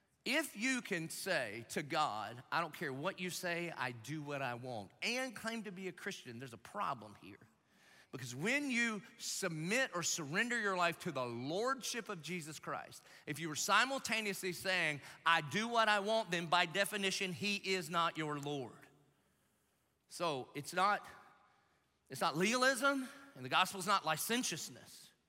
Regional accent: Dillon, South Carolina, United States; now in Jacksonville, United States; And so, I mean, I grew up in Dillon

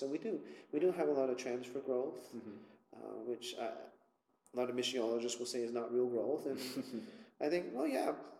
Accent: Canada; I didn't go to Bible college. I'm Canadian.

